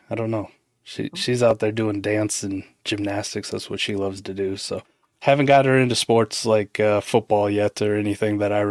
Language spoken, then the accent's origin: English; Iowa, United States; You know, I grew up in the Midwest in Iowa, so winters were rough, so...